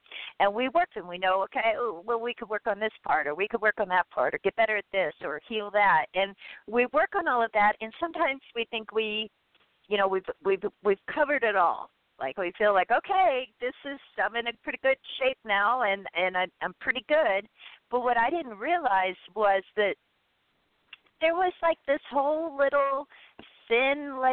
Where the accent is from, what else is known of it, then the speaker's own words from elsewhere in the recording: Ireland; Right? I'm Irish.